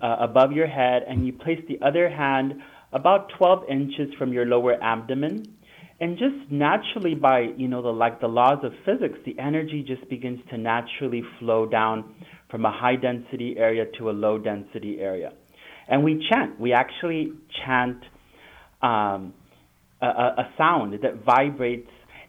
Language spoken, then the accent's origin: English; California, United States; now in Toronto, Canada; Yes, I'm originally from California.